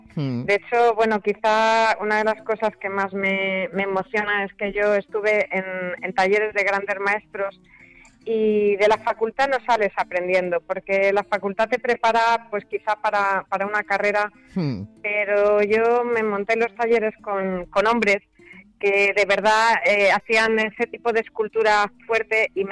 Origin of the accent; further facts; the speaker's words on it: Community of Madrid, Spain; como madrileña